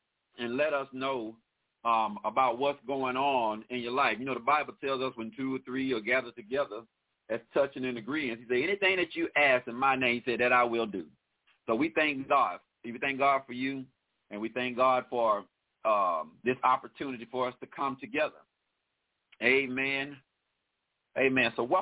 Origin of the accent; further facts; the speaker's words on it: Louisiana, United States; I'm from Louisiana myself, so welcome, welcome, welcome.